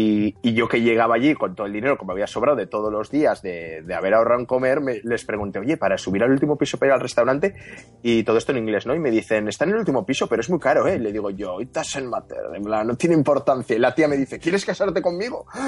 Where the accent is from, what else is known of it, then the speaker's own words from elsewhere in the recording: Bilbao, Basque Country, Spain; no, yo soy de Bilbao y me venía a tomar un whisky.